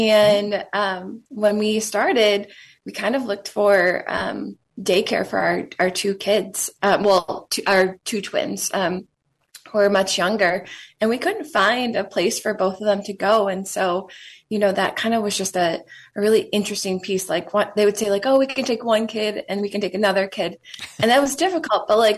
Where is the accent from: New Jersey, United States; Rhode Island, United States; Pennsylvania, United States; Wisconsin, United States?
Wisconsin, United States; Monticello; So I grew up in Monticello, Wisconsin. It's teeny tiny, down at the south part of the state near New Glarus.